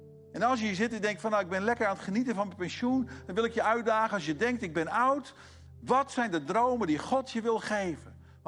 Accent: Netherlands; Als iemand maar in een zin zegt, je moet iets, dan denken wij als Nederlanders, ik moet helemaal niks.

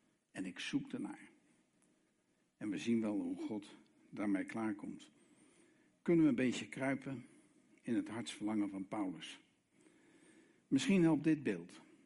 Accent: Rotterdam, South Holland, Netherlands; Ik ben gewoon een Rotterdamse, uit het Calvinisme getrokken, klei, bekeerde christen.

